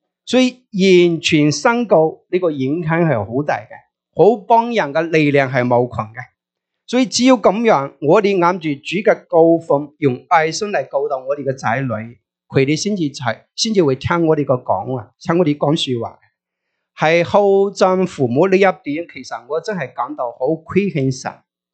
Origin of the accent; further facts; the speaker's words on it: Guangdong, China; 我是广东那边